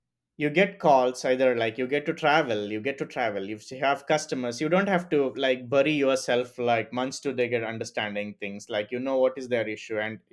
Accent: India; So I speak fast as an Indian. So we speak I think 3 times more faster than Americans.

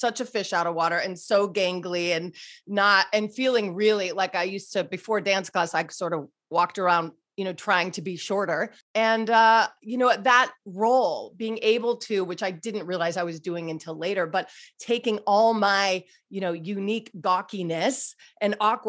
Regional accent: Glenview, Illinois, United States; So I am from the northern suburbs of Chicago, sort of where all the John Hughes movies were made, actually, Glenview, Northbrook.

